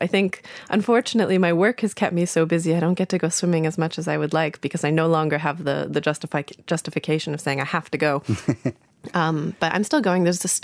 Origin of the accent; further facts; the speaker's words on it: Canada; also born or lived in Toronto; now in Berlin, Germany; when I grew up in Canada, I had been very afraid of lakes and of swimming